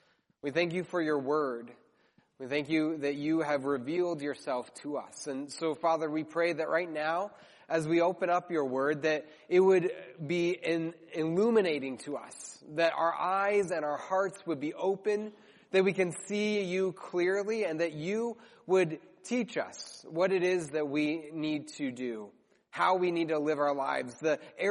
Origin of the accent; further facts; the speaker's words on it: Chicago, Illinois, United States; when we moved up here, being born and raised in Chicago, one of the things that surprised me the most was how nice Packers fans are.